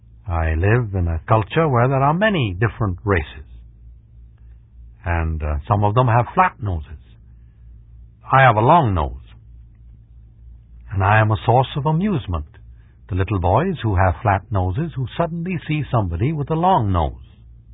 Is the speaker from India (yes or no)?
yes; India; moved away as an adult; I came from India to go to college in England